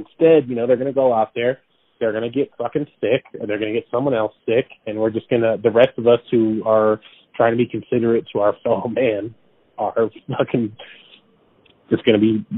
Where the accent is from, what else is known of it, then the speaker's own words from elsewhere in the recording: Denver, Colorado, United States; You know, I'm from Denver, born and raised, so I've seen a few shows there.